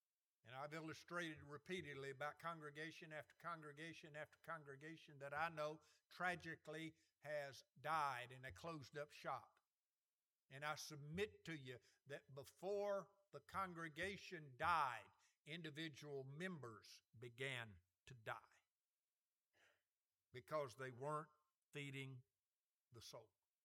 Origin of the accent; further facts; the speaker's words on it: Alabama, United States; growing up in Alabama, I read this, I heard this, and thought he's talking about cotton.